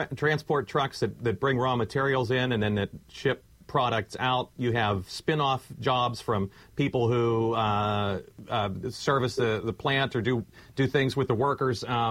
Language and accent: English; McKeesport, Pennsylvania, United States; also born or lived in Mon City; As I mentioned, I grew up in McKeesport. I lived in Mon City for a while.